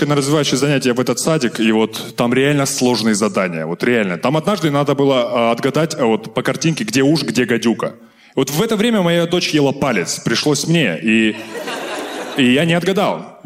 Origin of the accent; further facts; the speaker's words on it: Stepnogorsk, Akmola Region, Kazakhstan; В моем родном городе, Степногорске, нет таких воспитательниц.